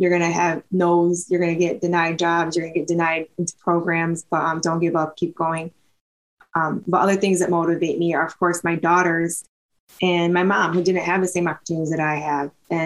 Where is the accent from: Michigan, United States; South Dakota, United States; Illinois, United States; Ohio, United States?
Michigan, United States; Saginaw; I'm from Saginaw, Michigan.